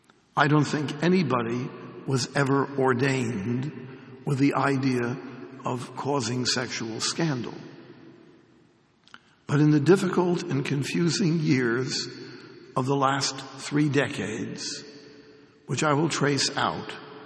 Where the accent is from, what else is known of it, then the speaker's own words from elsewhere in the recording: Jersey City, New Jersey, United States; I'm from Jersey City. We thought it was funny.